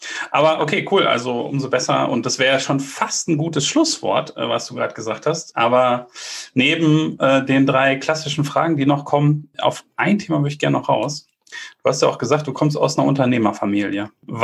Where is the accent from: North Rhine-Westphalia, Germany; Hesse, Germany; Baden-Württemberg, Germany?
North Rhine-Westphalia, Germany; Bielefeld; also born or lived in Munich; Und als Bielefelder unterstreiche ich das natürlich gerne. Wir haben auch ein paar Jahre in München gelebt